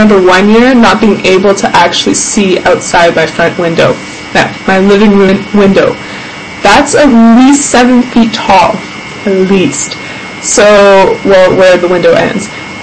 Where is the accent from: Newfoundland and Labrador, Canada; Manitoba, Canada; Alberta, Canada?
Alberta, Canada; Jasper; born there; I was born in Jasper, Alberta, and I've gone across all the way to Ontario, to Quebec, and I plan to visit British Columbia pretty soon